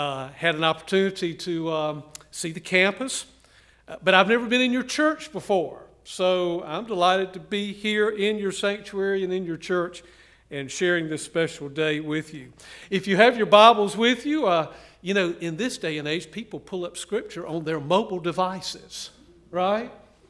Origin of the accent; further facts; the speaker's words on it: Raleigh, North Carolina, United States; I said, "Well, I'm from Raleigh." I said, "What high school did you go to?" He said, "I went to Millbrook High School." I said, "I went to Millbrook High School."